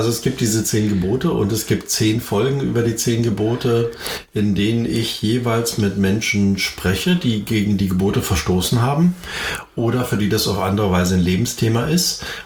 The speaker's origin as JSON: {"language": "German", "region": "East Germany", "country": "Germany", "said": "Ich habe immer Kater gesagt, aber ich bin Ostdeutscher."}